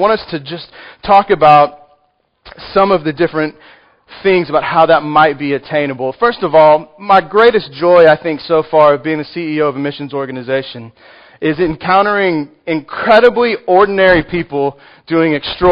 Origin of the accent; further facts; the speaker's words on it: Texas, United States; I am from Texas. It's quite large, and so I have a hard time scaling down normal-sized things.